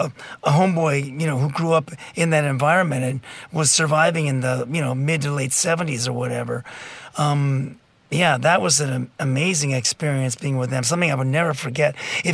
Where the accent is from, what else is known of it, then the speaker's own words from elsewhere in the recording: Whittier, California, United States; My parents spoke Spanish. My father was from Chihuahua, Mexico, but I was raised in Whittier, California.